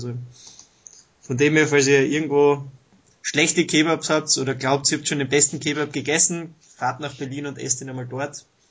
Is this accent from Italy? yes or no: no; Austria; also ich komme aus Österreich